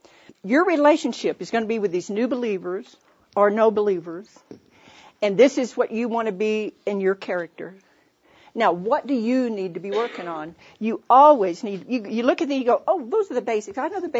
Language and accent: English; Fort Worth, Texas, United States; A couple, I'm from Fort Worth.